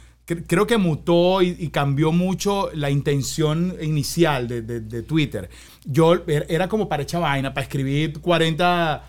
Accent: Maracay, Aragua, Venezuela; also born or lived in Mérida; Yo soy de Maracay, o sea, yo nací en Mérida, pero yo soy maracayero, de aprendí a hablar en Maracay, o sea, mis fines de semana eran o en San Juan con mi familia

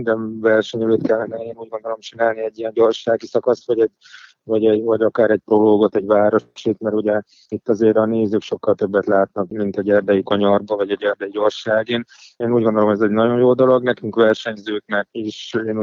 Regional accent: Miskolc, Borsod-Abaúj-Zemplén, Hungary; Ugye mi is miskolciak vagyunk

